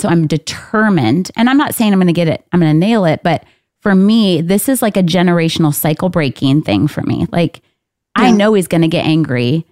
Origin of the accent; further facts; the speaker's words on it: Michigan, United States; I'm from Michigan. So you're already, we're street in that. Like it just gets kind of hood fast, you know?